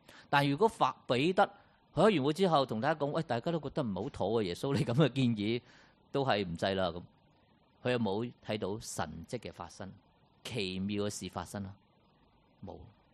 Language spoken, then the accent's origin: Cantonese; Hong Kong; 我香港人呢